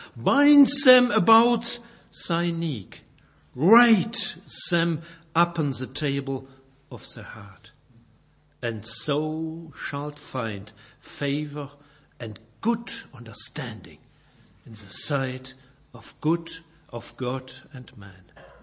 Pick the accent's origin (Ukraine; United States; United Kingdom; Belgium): Belgium; first language French; English is a second language; Sorry for my difficult pronunciation, but I'm not a German, I'm a Belgian, and my first language is German, is French, but sometimes I have difficulty with your wonderful English.